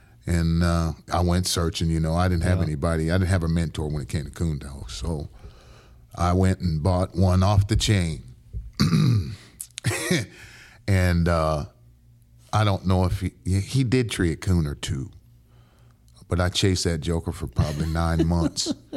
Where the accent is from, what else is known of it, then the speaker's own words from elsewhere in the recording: Dayton, Ohio, United States; also born or lived in Brooklyn; I was born in Brooklyn. And we moved to Dayton, Ohio.